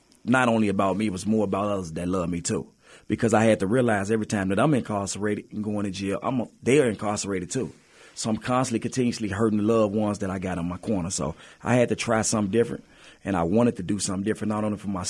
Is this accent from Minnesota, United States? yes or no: yes; Minneapolis, Minnesota, United States; also born or lived in Chicago; I was raised in Chicago. I was born in Chicago, moved to Minneapolis at a young age with my family. But I grew up around a life of crime.